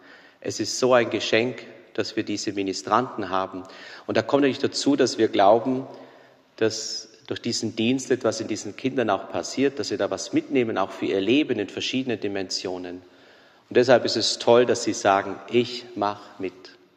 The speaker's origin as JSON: {"language": "German", "town": "Maria Steinbach", "region": "Bavaria", "country": "Germany", "tie": "born or raised there", "said": "gleich neben Horgau natürlich, nämlich in Maria Steinbach. Viele von euch kennen die Kirche, das ist meine Heimat. Wo ich Kind war, waren bei uns Salvatorianer immer auch Pfarrer in den Gemeinden."}